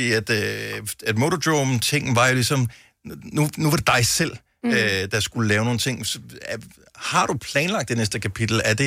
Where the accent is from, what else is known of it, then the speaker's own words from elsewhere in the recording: Region of Southern Denmark, Denmark; Jeg er opvokset på Fyn.